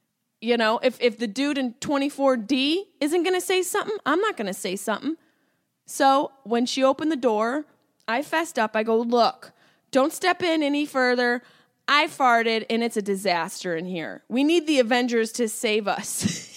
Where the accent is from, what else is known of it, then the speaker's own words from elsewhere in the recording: Syracuse, New York, United States; accent: Syracuse; I put on my hat, my sunglasses, my hat, my Syracuse accent came out.